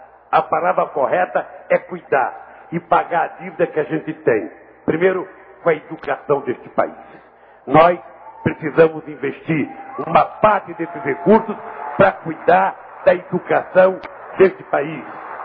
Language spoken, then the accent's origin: Portuguese; São Bernardo do Campo, São Paulo, Brazil; Eu sou de São Bernardo do Campo e eu sou de uma era em que a indústria automobilística tinha 40